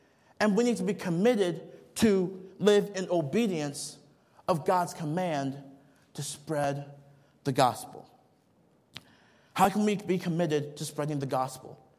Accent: Nigeria; now in United States; When I was growing up in Nigeria, we have to access our water

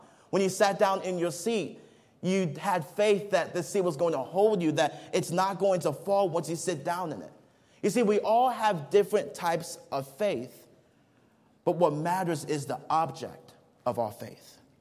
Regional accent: Nigeria; When I was growing up in Nigeria, we had a trampoline just right outside our house.

